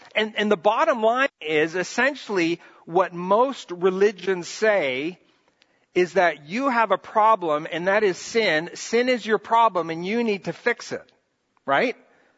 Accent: Brazil; One of my childhood memories growing up in Brazil was a friend

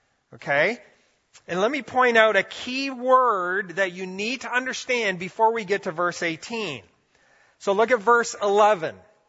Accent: Brazil; now in North America; I grew up in Brazil where we saw demonic stuff happen, not on a regular basis, but we saw it.

